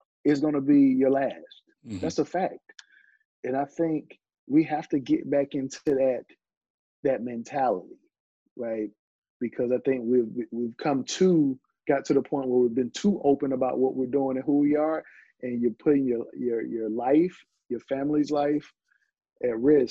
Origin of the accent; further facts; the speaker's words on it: East Point, Georgia, United States; So, you know, growing up in Atlanta, I grew up in a hotbed of artists. And I grew up in a suburban town right out, like on the southwest side of Atlanta. It was called East Point.